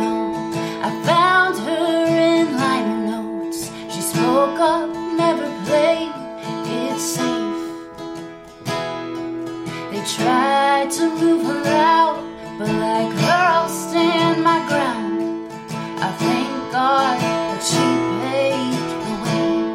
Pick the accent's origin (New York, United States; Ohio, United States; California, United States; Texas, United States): Texas, United States; I was born in Texas and all my family's there. I'm actually an eighth generation Texan.